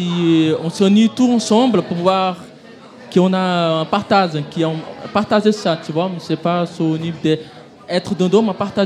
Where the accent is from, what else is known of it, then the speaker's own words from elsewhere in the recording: Brazil; moi, je suis une Brésilienne, en fait.